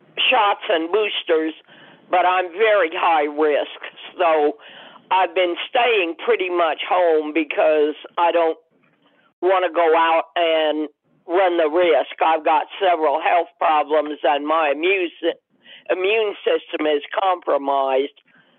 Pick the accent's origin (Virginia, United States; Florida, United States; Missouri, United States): Missouri, United States; Carthage; also born or lived in Webb City; We grew up on a farm near Carthage, and I was born in Webb City. And so I'm a native of Missouri, although I traveled around for a while.